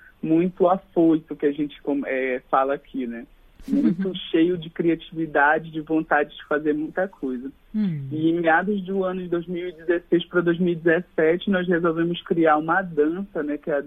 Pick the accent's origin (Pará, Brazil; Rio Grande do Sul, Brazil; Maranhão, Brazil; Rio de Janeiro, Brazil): Pará, Brazil; Castanhal; eu sou daqui, né, de Castanhal, no Pará, no nordeste do estado do Pará, né, numa comunidade chamada Grovila Itaqui, né, que fica a alguns quilômetros do centro da cidade de Castanhal.